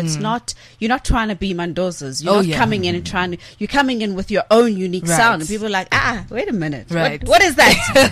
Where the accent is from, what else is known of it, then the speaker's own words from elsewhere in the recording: South Africa; it's embarrassing for me as a South African